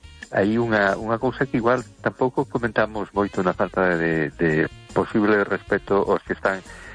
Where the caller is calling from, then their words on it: A Coruña, Galicia, Spain; de Coruña.